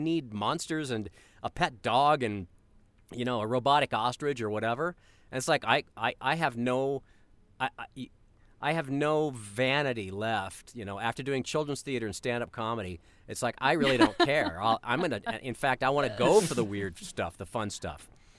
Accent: Colorado, United States; I thought that was a hobby because I grew up in Colorado.

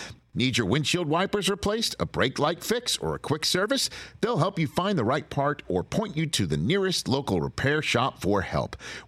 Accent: Staten Island, New York, United States; but I'm from Staten Island, New York, and I have been rooting for the Jets.

